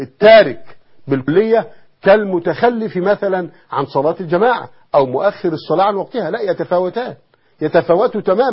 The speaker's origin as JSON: {"language": "Arabic", "country": "Egypt", "said": "ودي عادة عندنا في مصر أن أنت تدخل في جمعية"}